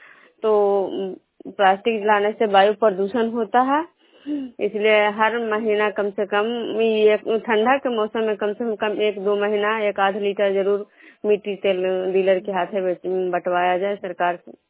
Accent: Bishnupur, Bihar, India

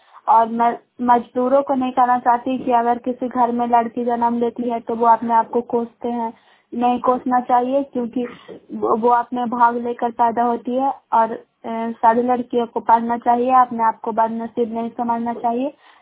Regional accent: Bairiganj, Bihar, India; ग्राम बैरीगंज post मकरौता जिला नालंदा की निवासी हूँ।

